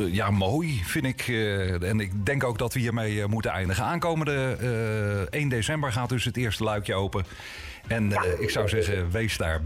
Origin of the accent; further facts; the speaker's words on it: The Hague, South Holland, Netherlands; wij als Hagenezen zijn natuurlijk heel goed in het oplossen van allerlei problemen.